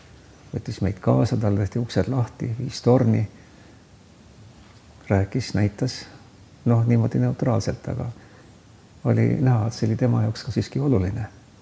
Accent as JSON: {"language": "Estonian", "region": "Saare County", "country": "Estonia", "tie": "born or raised there", "said": "Võibolla ma väiksena Saaremaal olles ei osanud nagu seda nii hinnata, aga nüüd hiljem, kui me suviti Saaremaal käime kas ka perega ikkagi"}